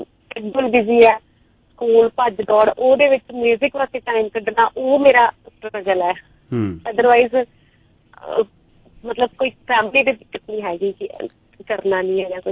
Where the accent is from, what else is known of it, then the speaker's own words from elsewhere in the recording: Firozpur, Punjab, India; ਮੈਂ ਬੇਸਿਕਲੀ ਫਿਰੋਜ਼ਪੁਰ ਦੀ ਆ, ਤੇ ਜੋਬ ਬਠਿੰਡਾ ਕਰਦੀ ਆ ਸਰਕਾਰੀ ਅਧਿਆਪਿਕਾ।